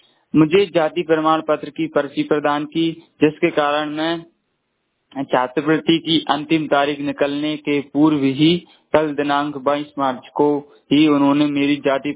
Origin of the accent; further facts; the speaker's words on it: Chhipon, Madhya Pradesh, India; मैं ग्राम पंचायत छिपोन जिला गुना मध्य प्रदेश का रहने वाला हूँ।